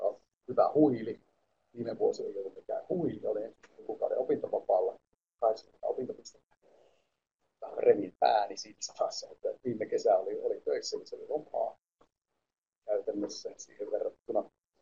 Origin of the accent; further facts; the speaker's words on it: Varkaus, North Savo, Finland; also born or lived in Espoo; now in Jyväskylä, Finland; Mä oon Varkaudesta kotoisin. Siinä on minun alibi. Ja oon Jyväskylässä asunut vuonna 2001 puoli vuotta. Sitten siitä pikasiirrolla Espooseen.